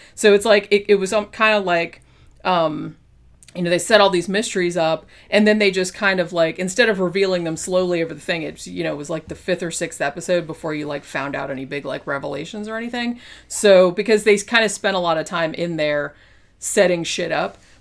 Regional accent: United States; it wasn't too distracting for me as an American

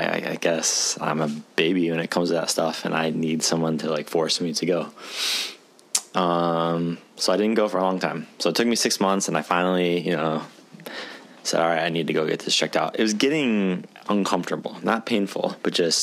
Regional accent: United States; there's all these negative things that I heard growing up as an American about national healthcare

